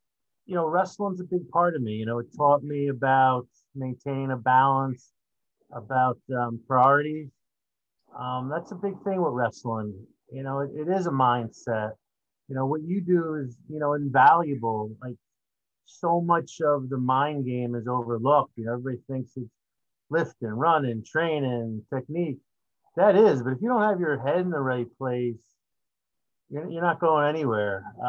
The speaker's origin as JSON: {"language": "English", "town": "East Brunswick", "region": "New Jersey", "country": "United States", "tie": "born or raised there", "said": "But I grew up in East Brunswick"}